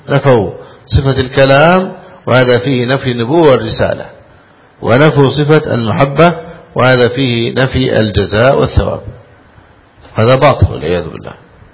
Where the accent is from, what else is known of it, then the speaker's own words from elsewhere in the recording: Egypt; هذا منظر من منظر الجهاد في بلدنا مصر